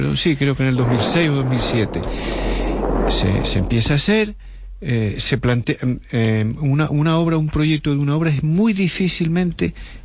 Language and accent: Spanish; Canary Islands, Spain; yo prefiero decir que soy canario, ¿sí?, nacionalista y constitucionalista.